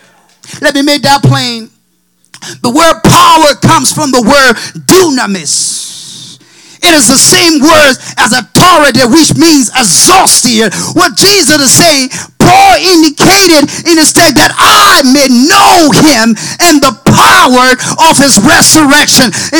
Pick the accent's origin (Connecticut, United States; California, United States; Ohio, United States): Connecticut, United States; I said, brother, I'm not from here. I'm from Connecticut.